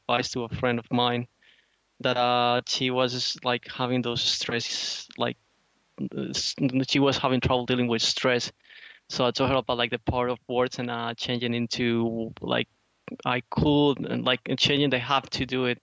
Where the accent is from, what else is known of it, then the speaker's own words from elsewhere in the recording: Colombia; now in Melbourne, Australia; I'm an architect from Colombia.